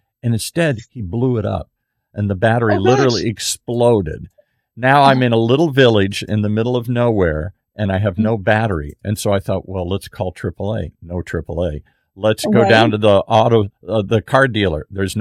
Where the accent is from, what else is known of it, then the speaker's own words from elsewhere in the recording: United States; It never occurred to me. I'm so American. It never even occurred to me.